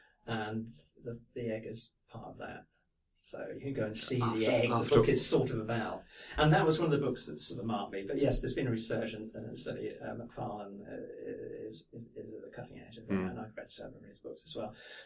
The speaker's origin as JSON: {"language": "English", "region": "South West England", "country": "United Kingdom", "tie": "born or raised there", "said": "I grew up in Gloucestershire, so and I grew up at a time just when television was coming in and changing all that."}